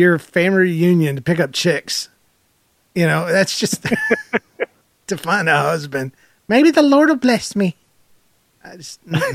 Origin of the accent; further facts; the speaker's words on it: Georgia, United States; You know, y'all have some freak babies. I'm from Georgia.